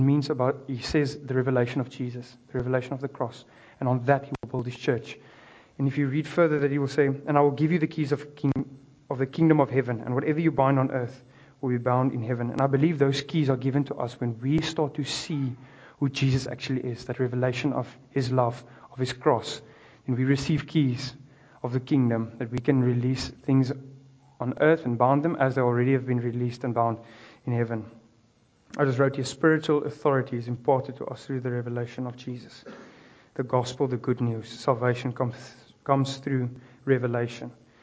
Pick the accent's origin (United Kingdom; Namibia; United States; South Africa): Namibia; Windhoek, Khomas; I'm from Windhoek, Shofa. I come from Stelling. No, I come from Windhoek. I studied in Stellenbosch, and then I came back here again.